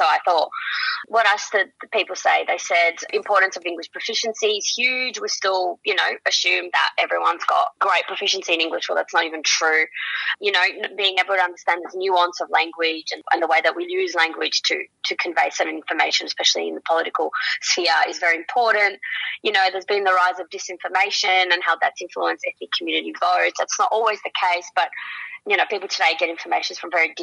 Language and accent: English; Melbourne, Victoria, Australia; I'm from Melbourne, so we had some extensive ones here